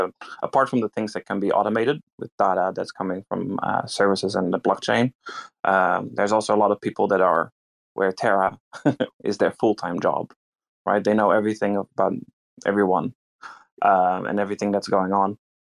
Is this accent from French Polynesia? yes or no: no; Netherlands; moved away as an adult; now in New Zealand; I'm from Holland, but … I'm a Dutchie, but I live in New Zealand for the past 6 years.